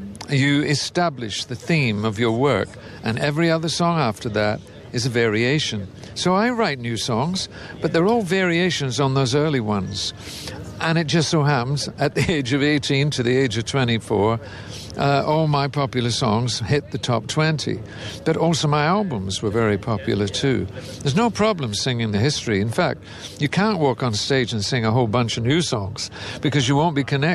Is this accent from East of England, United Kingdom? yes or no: no; Glasgow, Scotland, United Kingdom; born there; And I was born in Glasgow. I've got Irish grannies … My daddy had … on his side.